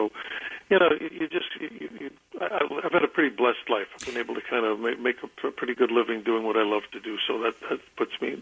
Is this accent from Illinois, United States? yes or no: yes; Chicago, Illinois, United States; Yeah, they wrote the skit for me because I was, you know, I was from Chicago.